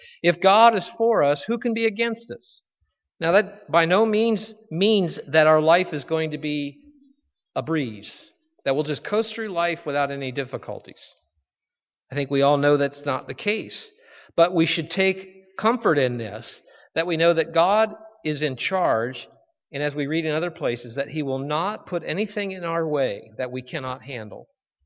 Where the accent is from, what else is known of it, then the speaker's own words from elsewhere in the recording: Cincinnati, Ohio, United States; I can say the same about where I grew up in Cincinnati.